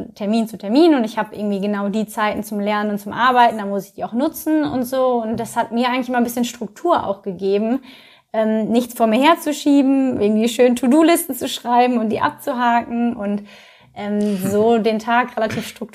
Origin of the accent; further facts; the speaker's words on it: Essen, North Rhine-Westphalia, Germany; Und ich komme ja aus Essen gebürtig, ich habe zu dem Zeitpunkt auch noch in Essen gewohnt.